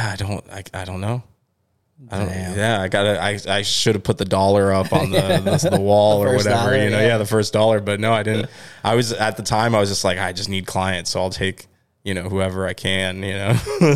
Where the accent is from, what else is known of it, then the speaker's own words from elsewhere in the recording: Tampa, Florida, United States; Yeah, I'm born and raised in Tampa. I went to law school in Chicago, but then I came back.